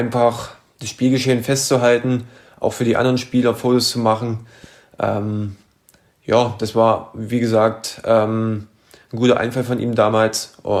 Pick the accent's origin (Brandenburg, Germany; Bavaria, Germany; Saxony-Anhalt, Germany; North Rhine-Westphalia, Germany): Saxony-Anhalt, Germany; Merseburg; born there; Ich bin in sachsen-anhaltinischen Merseburg geboren. Liegt eine Viertelstunde neben Halle-Saale und 30 Minuten von Leipzig. Ein schöner Ort.